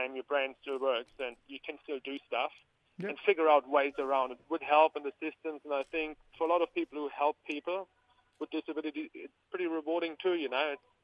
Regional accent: Germany; moved away as an adult; now in Cairns, Australia; No, originally I'm from Germany, actually, and I came when I landed in Australia in Sydney on my 20th birthday.

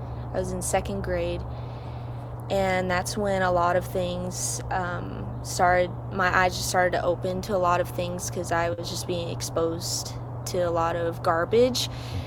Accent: Hawaii, United States; I was born and raised in Hawaii, so I grew up very poor, and I did not know the Lord at all.

